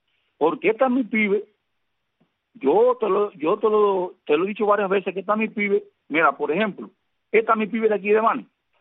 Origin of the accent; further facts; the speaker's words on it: Cuba; nosotros los vanenses, vamos a decir Cuba entera, porque todos somos cubanos, vivimos aquí en Cuba